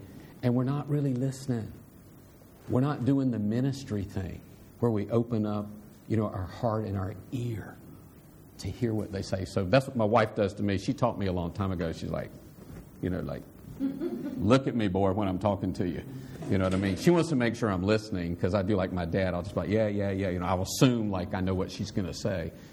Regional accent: North Carolina, United States; I was from North Carolina and ministered in an area where there was Fort Bragg and Pope Air Force Base, a lot of soldiers.

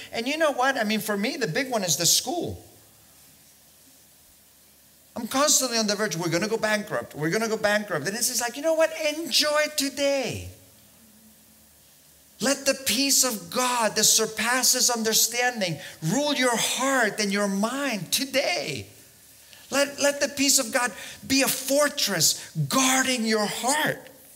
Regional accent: Balearic Islands, Spain; Here I am pastoring today, a church full of Germans and English people, and I'm from Mallorca.

